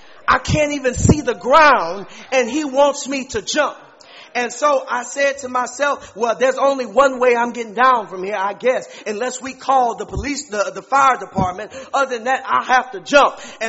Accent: Texas, United States; I can't help but remember when I was a child growing up in Texas.

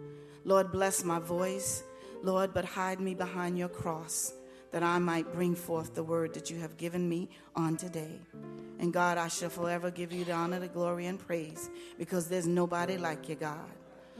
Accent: Summerton, South Carolina, United States; the first African-American female in my hometown of Summerton, South Carolina, to graduate from an all-white segregated Summerton High School.

